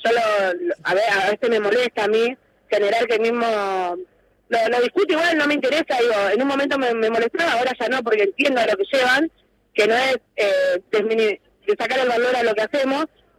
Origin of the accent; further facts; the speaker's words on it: Villa Fiorito, Buenos Aires Province, Argentina; yo no me mudé, yo nací, vivo en Villa Fierito, no tengo ninguna intención de irme